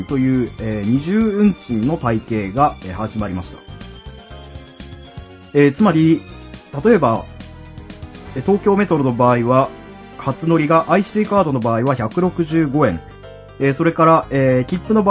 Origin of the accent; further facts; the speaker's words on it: Kyushu, Japan; 生粋の九州男児である私、